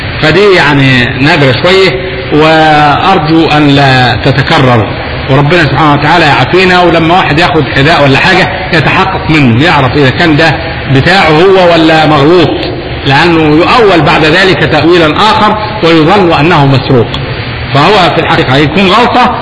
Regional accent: Upper Egypt, Egypt; عندنا في الصعيد يقولوا المش،

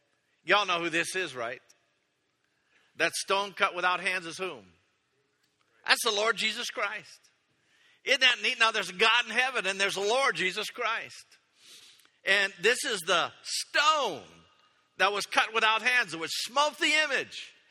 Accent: Austin, Texas, United States; Now, I'm from Austin, so I had to make sure people realized that he ate grass, didn't smoke it.

